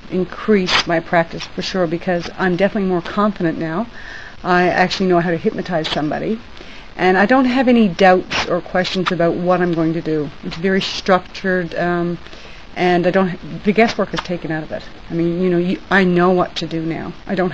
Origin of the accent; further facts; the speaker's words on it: Bowmanville, Ontario, Canada; I'm from Bowmanville, Ontario.